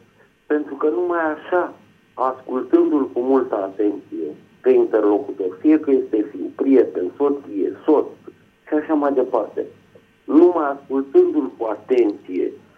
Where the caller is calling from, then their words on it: Bucharest, Romania; din București.